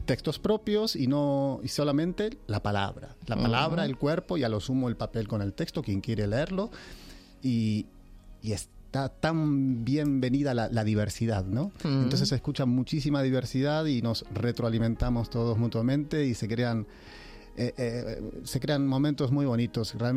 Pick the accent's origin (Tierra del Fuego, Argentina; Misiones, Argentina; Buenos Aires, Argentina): Buenos Aires, Argentina; now in Spain; Así que vine hace 8 años y me vine de Buenos Aires, uh-huh, necesitando nuevos aires.